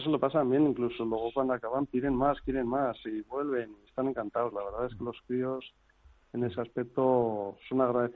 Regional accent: Azkorri, Basque Country, Spain; Sí, yo soy de Azcorri, sí.

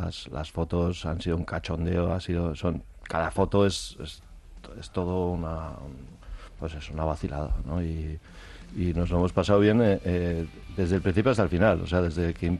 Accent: Barakaldo, Basque Country, Spain; Bueno, Javi Clemente es de mi pueblo, es de Baracaldo

